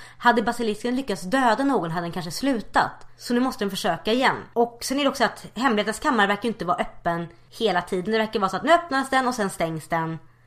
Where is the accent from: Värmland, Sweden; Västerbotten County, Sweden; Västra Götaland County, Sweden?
Västra Götaland County, Sweden; Gothenburg; Hej, jag är från Göteborg förresten.